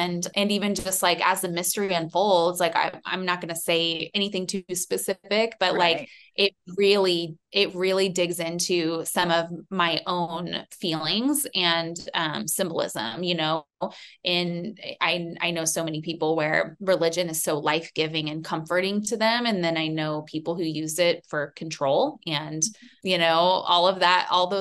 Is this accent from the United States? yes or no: yes; Texas, United States; I grew up in Texas, which is, you know, every state in the South, even though Texas isn't technically the South